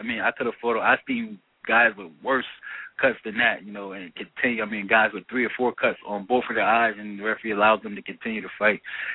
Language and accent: English; Connecticut, United States; And me coming from where I'm from Connecticut, and it's right there over the bridge.